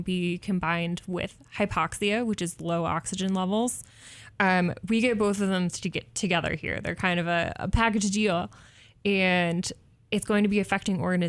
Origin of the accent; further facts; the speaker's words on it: East Coast, United States; I grew up on the East Coast and was on the water a lot. My dad's a sailor, so I spent a lot of time out on Long Island Sound